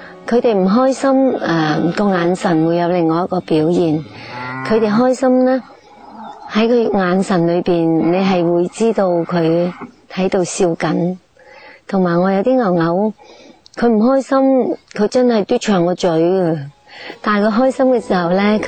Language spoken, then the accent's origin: Cantonese; China; 我们中国人用耕田牛已经有很久的历史